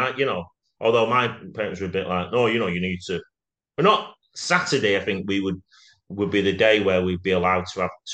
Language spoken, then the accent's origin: English; United Kingdom; we're about class, aren't we? We're British.